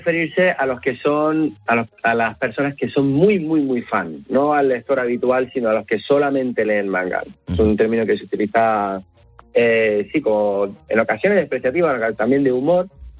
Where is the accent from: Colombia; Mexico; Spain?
Spain; Granada, Andalusia; also born or lived in Alicante; soy de Granada. Hubo un tropiezo en Alicante, pero soy de Granada.